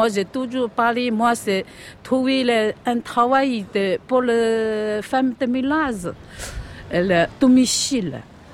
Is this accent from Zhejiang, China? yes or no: yes; Hangzhou, Zhejiang, China; born there; French is a second language; Et je suis née à Hangzhou, en Chine.